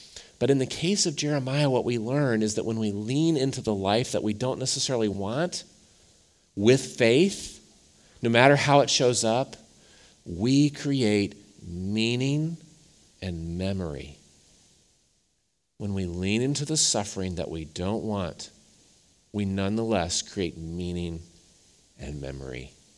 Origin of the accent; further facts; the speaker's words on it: Cleveland, Ohio, United States; many of you know that I'm from Cleveland